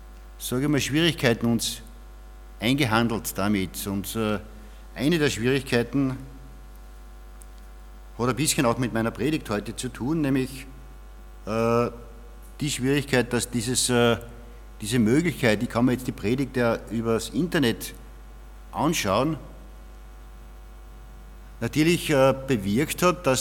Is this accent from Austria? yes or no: yes; Knittelfeld, Styria, Austria; ich komme aus Knittelfeld, also ich mit meiner Frau, mit der Heidi.